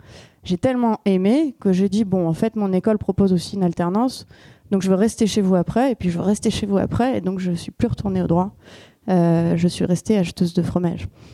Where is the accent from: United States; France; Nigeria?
France; Paris, Île-de-France; Moi, j'ai grandi à Paris. Je suis née à Paris.